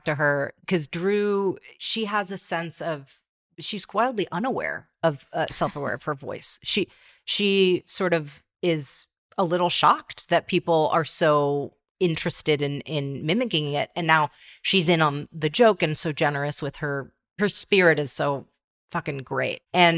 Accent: United States; accent: American; They were trying to iron out my strong American accent.

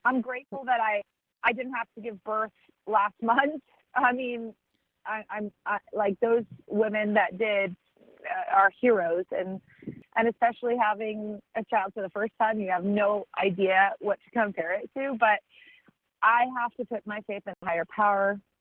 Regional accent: Santa Barbara, California, United States; my dad, you know, goes up to the mountains in my hometown of Santa Barbara and just prays for an hour every morning.

